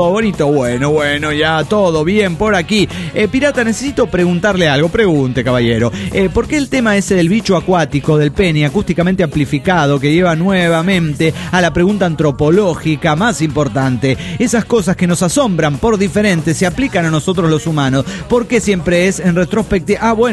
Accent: Managua, Nicaragua; Hola, soy … de Managua, Nicaragua.

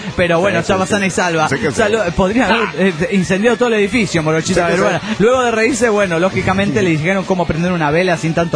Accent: Tijuana, Baja California, Mexico; de Tijuana, México!

